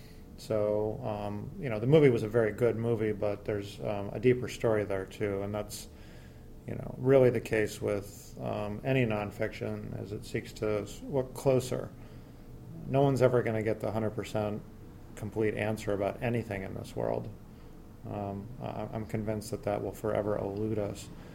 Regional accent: Tucson, Arizona, United States; A Safeway in Arizona is about a mass shooting in my hometown of Tucson.

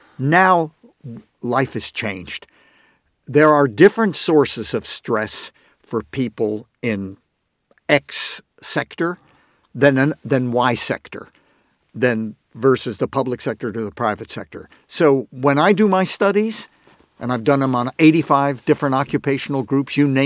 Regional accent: Hollywood, California, United States; I'm from Hollywood originally, by the way.

